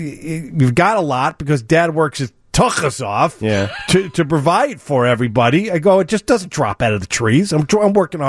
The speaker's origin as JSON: {"language": "English", "region": "New York", "country": "United States", "tie": "born there", "said": "I was born in New York, and I haven't been back to since 9/11 to see the museum."}